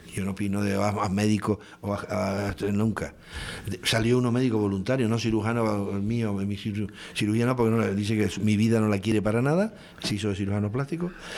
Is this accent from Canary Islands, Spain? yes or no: yes; Santa Cruz de Tenerife, Canary Islands, Spain; cuando digo mi tierra, Tenerife, que uno dice, yo soy chicharrero